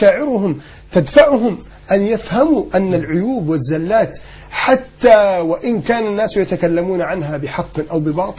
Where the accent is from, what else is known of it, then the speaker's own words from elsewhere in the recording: Alexandria, Alexandria Governorate, Egypt; واللي كانوا عندنا في اسكندرية